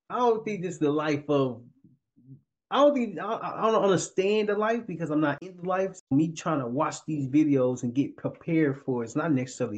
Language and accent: English; Little Rock, Arkansas, United States; But like you, I'm from down south. I'm from Little Rock, Arkansas